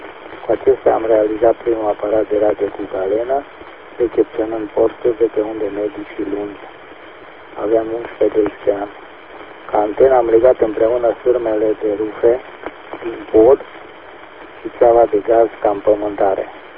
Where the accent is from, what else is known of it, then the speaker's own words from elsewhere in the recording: Mediaș, Sibiu County, Romania; born there; m-am născut în 1946 la Medias.